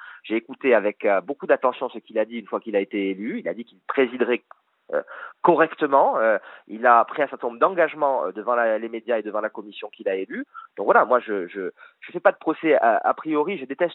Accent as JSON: {"language": "French", "country": "France", "said": "en tant que Français"}